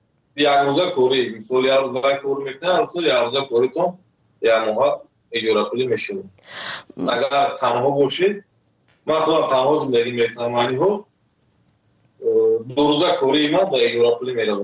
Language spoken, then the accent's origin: Persian; Tajikistan; moved away; سال 2015 از تاجیکستان آمدم.